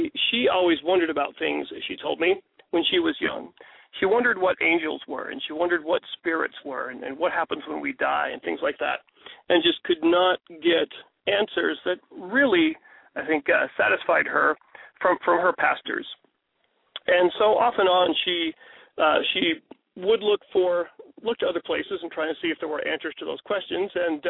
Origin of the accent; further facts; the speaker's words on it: Florida, United States; Well, I was born in Florida and lived there for quite a few years. I grew up and was a kid in Florida.